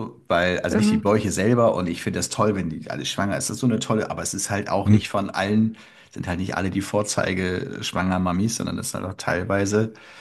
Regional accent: Lüneburg, Lower Saxony, Germany; aber ich komme aus Lüneburg

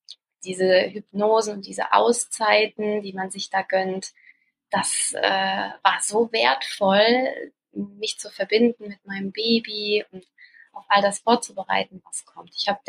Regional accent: Germany; now in Switzerland; ich bin ja ursprünglich Deutsche, aber lebe schon seit über 15 Jahren in der Schweiz, da ist so meine Homebase in Europa.

